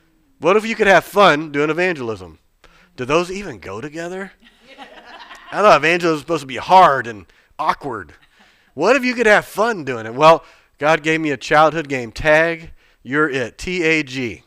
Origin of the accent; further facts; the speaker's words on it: Georgia, United States; also born or lived in New Bern; I grew up in Georgia. It's the Coca-Cola capital of the world.